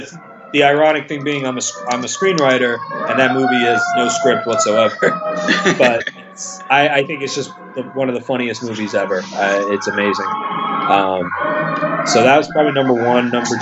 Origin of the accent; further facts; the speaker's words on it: Old Bridge, New Jersey, United States; I grew up in Old Bridge.